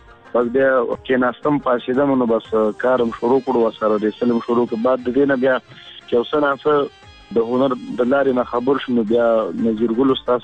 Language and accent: Pashto; Peshawar, Khyber Pakhtunkhwa, Pakistan; also born or lived in Khogyani, Afghanistan; او پیدایش او د تعلیمي زده کړې هنري زده کړې دا مې په پیښور کې کړي وي.